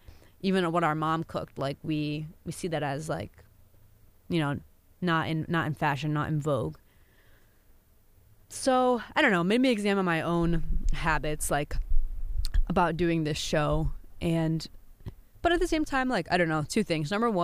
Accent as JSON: {"language": "English", "region": "Maryland", "country": "United States", "said": "I'm Indian, but my culture isn't necessarily Bengali. It's, I also have a culture of, you know, I'm from PG County. My culture is Maryland."}